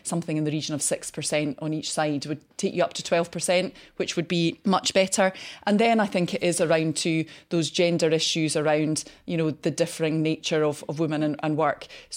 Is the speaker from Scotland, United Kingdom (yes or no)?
yes; Scotland, United Kingdom; the only reason I'm able to be doing the job that I do, particularly as a Scottish MP, is because my husband is semi-retired.